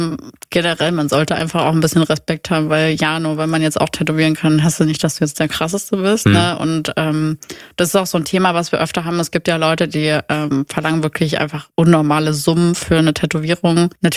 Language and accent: German; Dresden, Saxony, Germany; Der war so, ja, woher bist du? Und ich so, aus Dresden. Der so, ich habe gehört, das war richtig zerbombt früher.